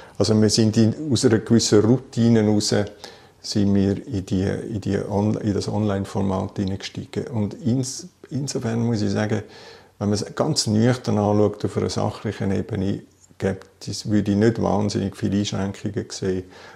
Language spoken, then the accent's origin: German; Bern, Switzerland; weil auch für mich als Berner nicht die Reise nach Zürich.